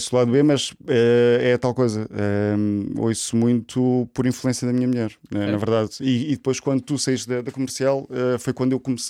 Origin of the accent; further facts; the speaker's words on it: Lisbon, Portugal; now in Vila Real de Santo António, Portugal; sou de Lisboa, mas adotado por Vila Real de Santo António.